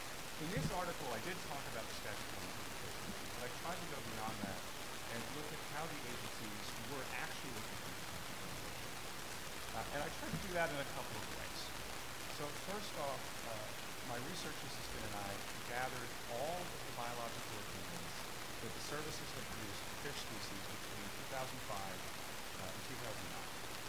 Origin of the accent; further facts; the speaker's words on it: Maine, United States; these maps, which show my home state of Maine